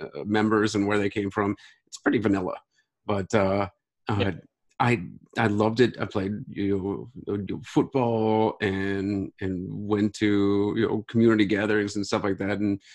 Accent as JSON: {"language": "English", "town": "Akron", "region": "Ohio", "country": "United States", "tie": "born or raised there", "said": "Well, I grew up in Akron, Ohio. I grew up in Akron, Ohio, and it was, you know, the Midwestern"}